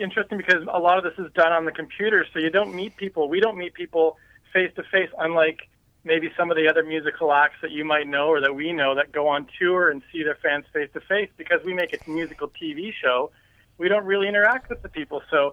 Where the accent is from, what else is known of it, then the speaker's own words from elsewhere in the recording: Canada; from Canada, where we're from